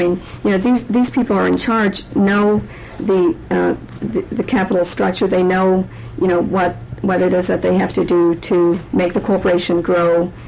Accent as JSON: {"language": "English", "town": "Unalakleet", "region": "Alaska", "country": "United States", "tie": "born or raised there", "said": "I was born and raised in Yenlaklit. I was one of nine children growing up."}